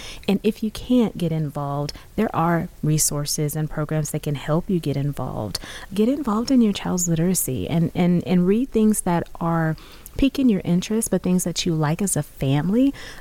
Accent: Houston, Texas, United States; back in where we grew up in Houston

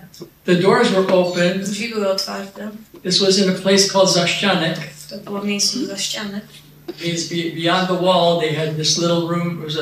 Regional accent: United States; And so I was supposed to be in Poland, but I grew up in America. But God sent me back to Poland, the job is not over.

